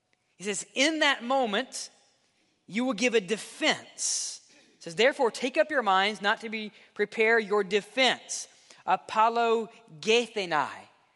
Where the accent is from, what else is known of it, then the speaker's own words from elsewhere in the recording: Mississippi, United States; I'm from Mississippi. I say it A-X-E.